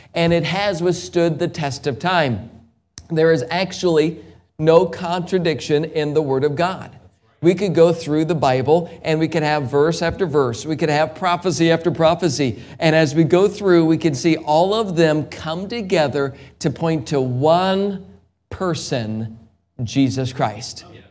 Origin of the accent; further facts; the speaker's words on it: United States; born there; I still agree that it is the greatest country on the planet, and I am thankful that I was born in America.